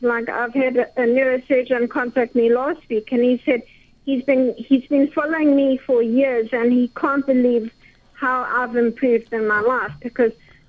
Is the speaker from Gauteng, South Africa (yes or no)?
no; Margate, KwaZulu-Natal, South Africa; I was sent back to my hometown, Margate, in South Africa. It's a coastal town.